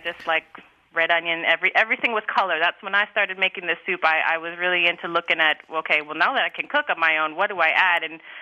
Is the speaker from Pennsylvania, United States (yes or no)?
no; Hawaii, United States; also born or lived in New Orleans; well, actually, I grew up in Hawaii, but I started this recipe while I was living in New Orleans. I moved there for graduate school, and it was the first time living on my own.